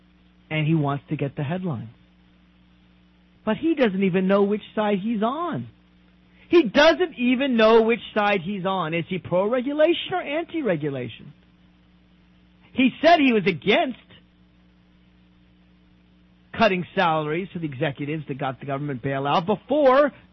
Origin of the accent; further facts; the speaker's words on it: Virginia, United States; And I think he'd win my home state of Virginia.